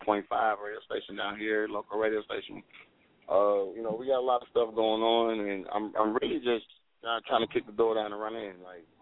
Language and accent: English; Ohio, United States; I actually got to go back to Ohio. My hometown is asking me to come do a show Thursday, Friday, and Saturday of next month.